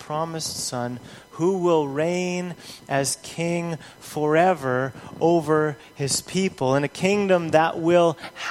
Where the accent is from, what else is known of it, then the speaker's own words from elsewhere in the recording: Canada; I'm Canadian, here I am, I'm living here